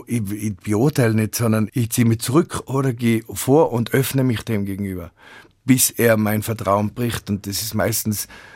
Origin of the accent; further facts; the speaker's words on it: Tyrol, Austria; born there; Ich bin eben im Unterrinntal geboren, wo es sehr weit so, als lustige, feine, gemütliche Menschen. Und dann bin ich ins Ötztal gekommen.